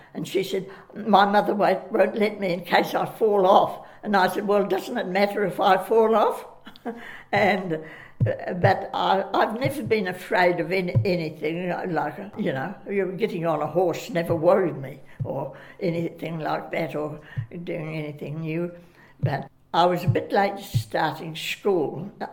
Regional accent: Taihape, Manawatū-Whanganui, New Zealand; born there; I stayed with my mother stayed with her parents, and I was born in Taihape.

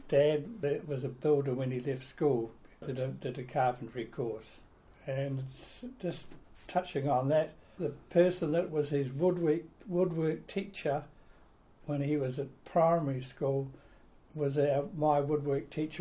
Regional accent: Greymouth, West Coast, New Zealand; I was born in Greymouth, South Island, in 1937 to … I was the eldest of the family, and we lived in Greymouth

